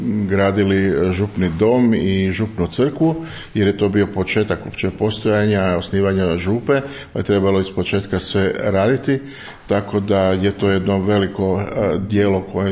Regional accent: Đakovo, Osijek-Baranja County, Croatia; born there; Ja sam svećenik 39 godina, rođen sam u Đakovu 1984.

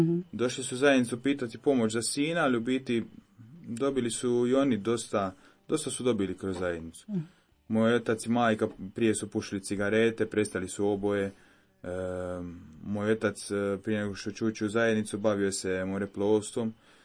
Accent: Dubrovnik, Dubrovnik-Neretva County, Croatia; imam 23 godine, dolazim iz Dubrovnika.

